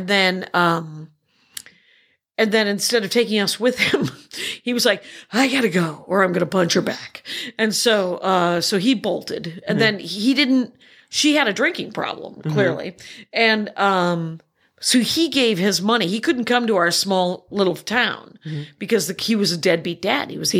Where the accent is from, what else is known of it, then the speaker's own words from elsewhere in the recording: Milwaukee, Wisconsin, United States; she was killed on a Harley Davidson, and we're from Milwaukee, and so we were proud, of course.